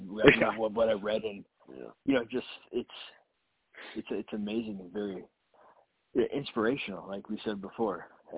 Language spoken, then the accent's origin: English; Florida, United States; I grew up in South Florida, so just my entire family is from the Ohio area.